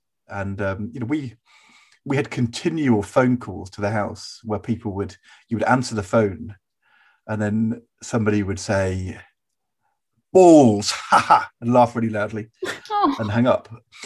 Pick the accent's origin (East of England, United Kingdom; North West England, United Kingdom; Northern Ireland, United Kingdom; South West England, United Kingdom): East of England, United Kingdom; we came from Norfolk, where we were in a very small village school, and where there were three full pages of the phone book in Norwich with our surname